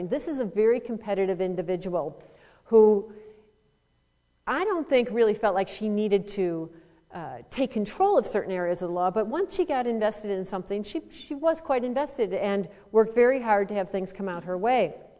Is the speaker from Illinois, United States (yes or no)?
yes; Chicago, Illinois, United States; Because I'm from Chicago, I always played the upper Midwest card, you know.